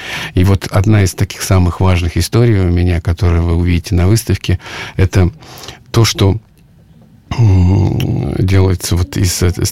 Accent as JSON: {"language": "Russian", "town": "Nizhniye Sergi", "region": "Sverdlovsk Oblast", "country": "Russia", "tie": "born there", "said": "потому что я родился на Урале, в Свердловской области, в небольшом городке Нижний Сергей"}